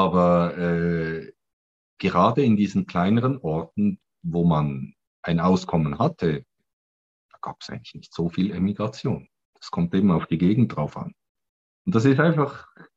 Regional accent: Switzerland; now in Lithuania; Ich habe nur die Schweizer Staatsbürgerschaft. Ich bin ein Schweizer in Litauen oder Exilschweizer oder wie das sagt, Auslandschweizer ist ja viel schöner.

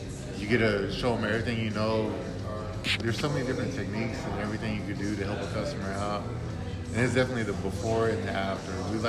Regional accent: Anadarko, Oklahoma, United States; also born or lived in Norman; Well, I was born and raised about 11 in Anadarko. Then I came to the city in the Norman area.

